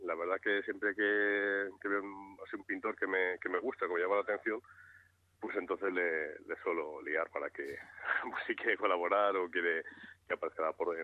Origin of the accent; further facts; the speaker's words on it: Madrid, Community of Madrid, Spain; yo soy madrileño, mis padres son madrileños, mis abuelos son madrileños, y en mi vida ha habido Madrid en casa, siempre se ha dicho Madrid, en todo caso Madrid sin D.